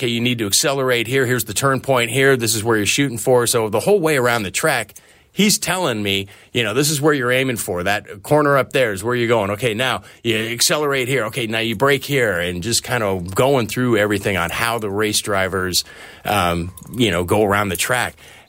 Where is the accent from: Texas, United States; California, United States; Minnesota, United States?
California, United States; Cause I grew up in the Bay Area, familiar with the track